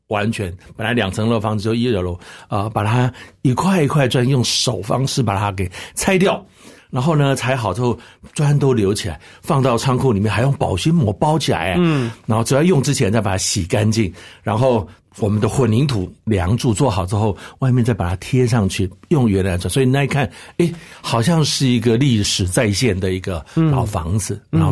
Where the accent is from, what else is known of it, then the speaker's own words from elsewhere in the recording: Taipei, Taiwan; 我从小是在台北市迪化街大道城那里长大的孩子